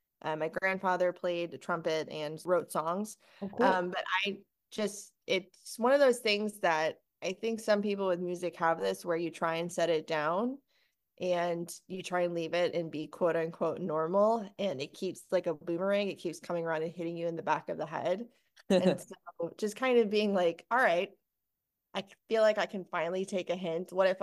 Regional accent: Minnesota, United States; now in Tulsa, United States; So I've lived in Tulsa. It'll be 10 years this September. So I grew up in the Twin Cities area, and I think that's a great music scene.

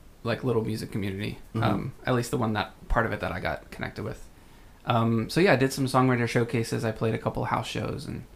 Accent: Pennsylvania, United States; because I grew up in Pennsylvania. So it's like a quick little drive.

